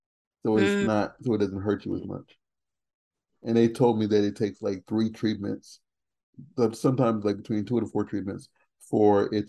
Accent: Indiana, United States; because I'm from Indiana, so it's like a completely different world with the way they drive out here now.

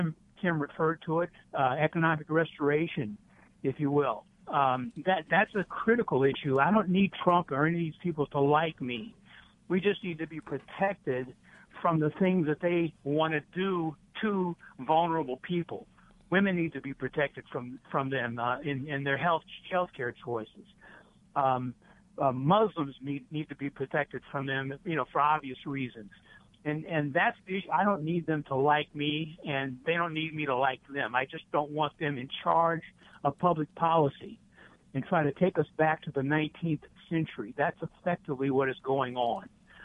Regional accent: Indianapolis, Indiana, United States; which is based ironically here in Indianapolis, my hometown

